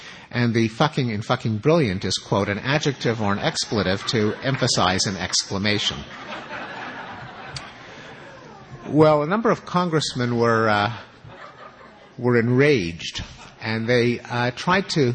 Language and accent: English; Quebec, Canada; where I grew up in Quebec, which was until recently a very devout Catholic society